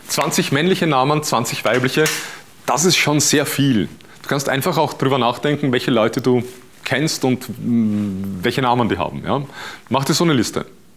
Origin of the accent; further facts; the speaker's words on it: Vienna, Austria; Hier bei uns in Wien, ich bin Wiener, wie du hörst